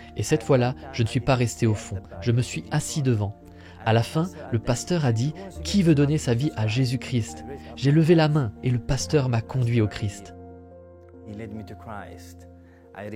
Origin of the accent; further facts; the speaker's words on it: Yemen; French is a second language; Je porte l'habit traditionnel yéménite parce que je suis yéménite. Je suis né au Yémen